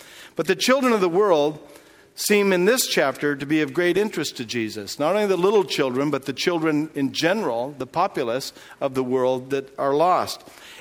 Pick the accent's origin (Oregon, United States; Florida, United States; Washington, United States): Oregon, United States; Portland; born or raised there